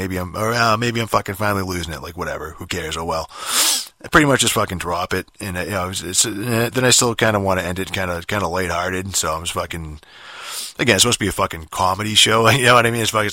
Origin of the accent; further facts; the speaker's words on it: Boston, Massachusetts, United States; and I'm from Boston